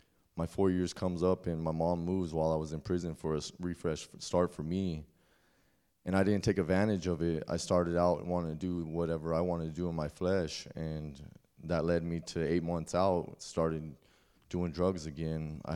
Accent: Washington, United States; born there; So I'm 29 years old. I was born in Washington State, raised by a single mother.

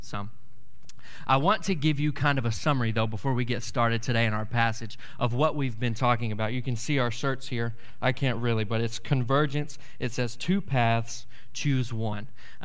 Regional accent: Brownwood, Texas, United States; I'm from Brownwood. I live there.

